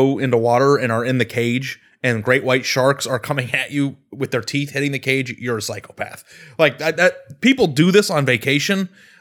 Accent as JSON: {"language": "English", "town": "Phoenix", "region": "Arizona", "country": "United States", "tie": "born or raised there", "said": "I grew up in Phoenix and I only had one encounter with a rattlesnake"}